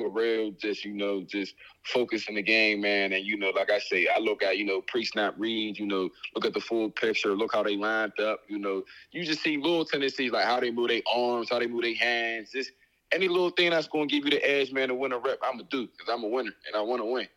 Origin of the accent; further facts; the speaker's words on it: Pittsburgh, Pennsylvania, United States; You know, of course, I'm from Pittsburgh, so I love AB, you know.